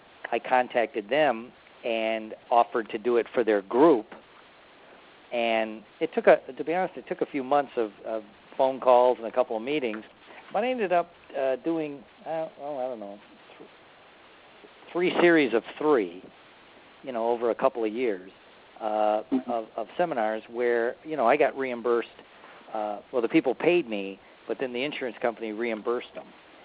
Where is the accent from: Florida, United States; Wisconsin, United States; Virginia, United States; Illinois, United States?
Florida, United States; I'm from Florida. What the heck am I doing in Buffalo, New York, right?